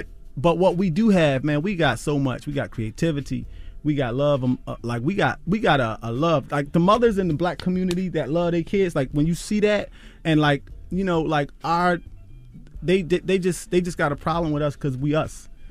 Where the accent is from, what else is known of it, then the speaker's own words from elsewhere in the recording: Philadelphia, Pennsylvania, United States; I'm from Philly.